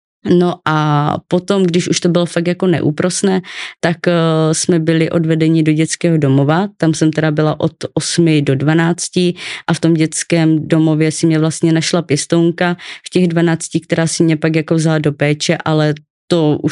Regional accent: Ostrava, Moravian-Silesian Region, Czechia; born there; v Ostravě, já jsem se narodila v Ostravě

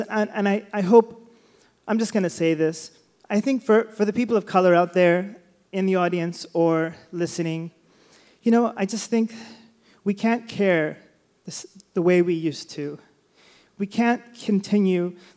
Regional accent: Sacramento, California, United States; I was called a sand nigger growing up. I was born and raised in Sacramento.

